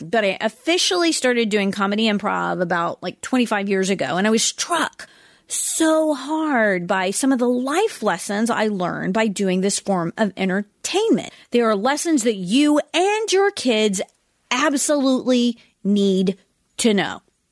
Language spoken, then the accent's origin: English; Georgia, United States; And I was like, you guys, we're from Georgia. Y'all, we don't really speak the King's English.